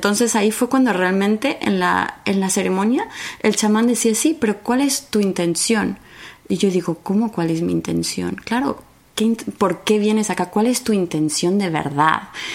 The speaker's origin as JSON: {"language": "Spanish", "country": "Argentina", "also_born_or_lived": "Spain", "lives_now": "Los Angeles, United States", "said": "soy argentina. Viví muchos años en España, pero como verás, güey, o sea, también tengo el acento mexicano, güey. Porque aquí en Los Ángeles"}